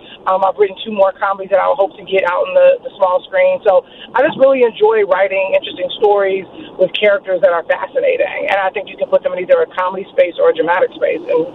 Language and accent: English; Chicago, Illinois, United States; moved away as an adult; now in Los Angeles, United States; I grew up in Chicago during the early 90s, and I think Chicago has absolutely changed since I've moved away. I moved to L.A. in 2006.